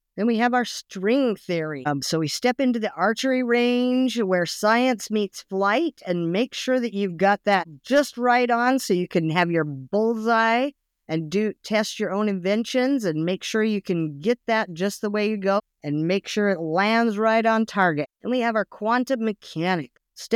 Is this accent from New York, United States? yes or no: no; Grantsville, Utah, United States; I originally come from Grantsville, Utah.